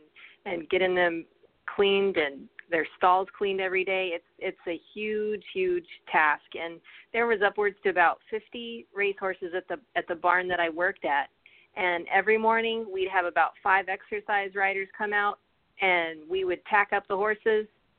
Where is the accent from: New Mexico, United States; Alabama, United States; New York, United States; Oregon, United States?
New Mexico, United States; Alamogordo; I am originally from Alamogordo, New Mexico, and that's a really small town. The biggest city is probably El Paso, which is about an hour and a half away, and it's some desert, some mountains, a little bit of both